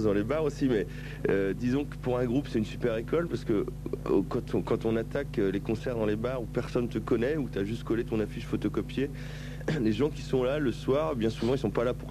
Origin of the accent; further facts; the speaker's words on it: Bourges, Centre-Val de Loire, France; Nous aussi, puisqu'on est de Bourges